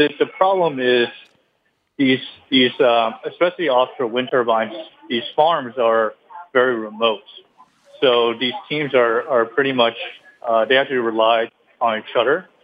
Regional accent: Boston, Massachusetts, United States; Yeah, so I'm actually originally from Boston

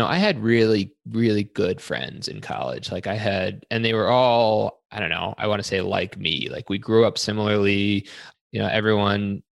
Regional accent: New York City, New York, United States; But, you know, I grew up quite humbly in New York City, no physicians in my family.

